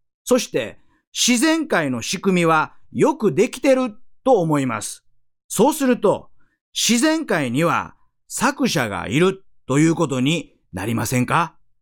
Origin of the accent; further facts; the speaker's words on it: Osaka, Japan; moved away as an adult; now in Tokyo, Japan; 私は30年間大阪で生まれ育ちましたが、今は東京に住んでるんです。